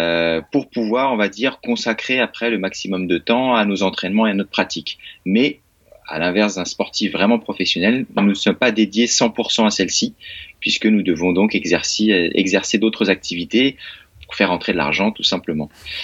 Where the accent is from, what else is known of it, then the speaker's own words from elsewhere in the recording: Centre-Val de Loire, France; Donc, je suis originaire de Touraine et j'ai fait mes quatre premières années de fac de sport à Poitiers, donc pas très loin de Tours.